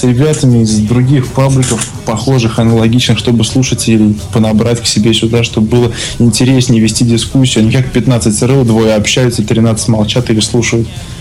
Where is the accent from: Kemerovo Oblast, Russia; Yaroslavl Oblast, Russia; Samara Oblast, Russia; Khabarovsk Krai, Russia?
Samara Oblast, Russia; Samara; Я из Самары.